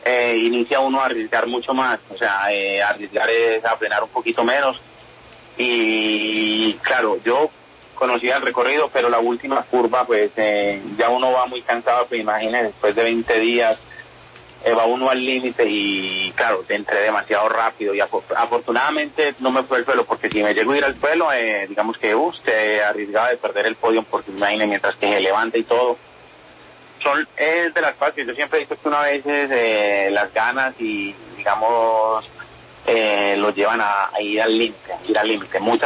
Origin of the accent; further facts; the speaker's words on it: Urrao, Antioquia, Colombia; moved away; also born or lived in Italy; yo salí de Urrao y llegué a Italia. Y en Italia me adoptó una familia